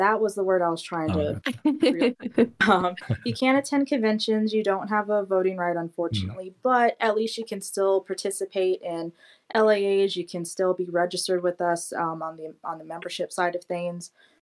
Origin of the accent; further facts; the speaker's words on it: South Carolina, United States; Can you tell I'm from South Carolina sometimes?